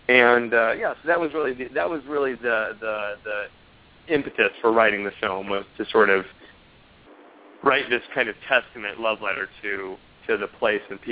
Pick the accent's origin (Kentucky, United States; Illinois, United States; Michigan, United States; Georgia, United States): Georgia, United States; when I was a kid growing up in Georgia, we had this house, our family had this house on a lake where I spent all of my summers